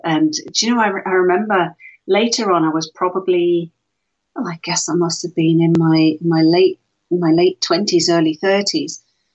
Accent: Switzerland; I grew up in Switzerland, and we'd drive to England for Christmas holidays and stuff.

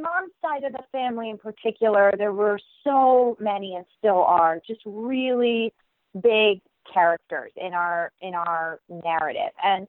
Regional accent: Ridgewood, New Jersey, United States; Yes, I grew up in Ridgewood, New Jersey, actually. So

